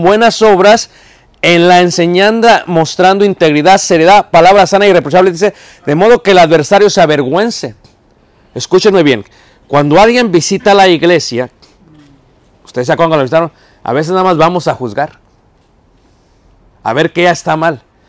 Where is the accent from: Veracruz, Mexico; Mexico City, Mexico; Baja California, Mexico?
Mexico City, Mexico; yo soy de Ciudad de México.